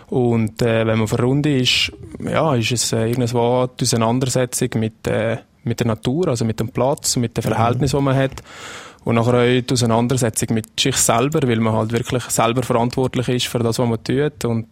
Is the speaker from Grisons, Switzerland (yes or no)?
no; Riederalp, Valais, Switzerland; Also ich bin aufgewachsen auf der Riederalpa.